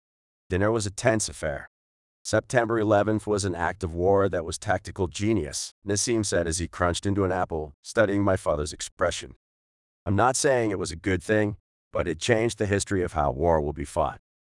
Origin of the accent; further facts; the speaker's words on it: Wisconsin, United States; I told him it was Indian, and that I was from Wisconsin.